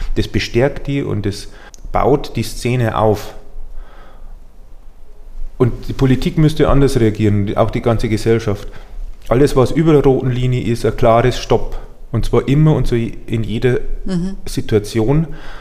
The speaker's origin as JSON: {"language": "German", "town": "Passau", "region": "Bavaria", "country": "Germany", "said": "ich bin ja aus der Gegend von Passau"}